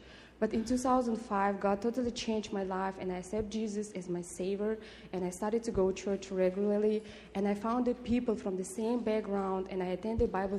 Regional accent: Kyrgyzstan; I have been here for 2 years. And I'm from Central Asia. Its country name is Kyrgyzstan. It's next to Kazakhstan, Uzbekistan, Tajikistan, and China.

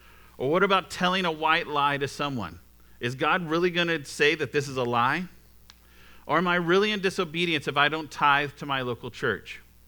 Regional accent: Texas, United States; When I was a kid growing up in Texas, I watched Saved by the Bell

